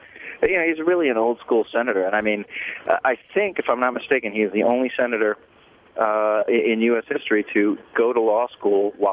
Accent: New York City, New York, United States; As a New Yorker and somebody who covered the city for basically two decades

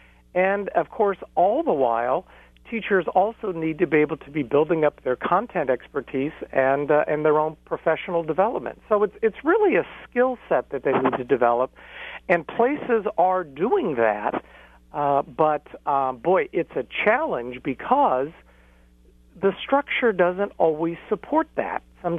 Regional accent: Ohio, United States; I'm from Ohio, so I know a little bit what's going on in Cleveland.

